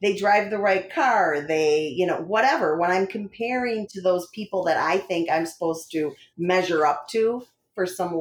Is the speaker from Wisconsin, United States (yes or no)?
yes; Wisconsin, United States; accent: Wisconsin; You can tell I'm from Wisconsin when I say, you know, those kind of things.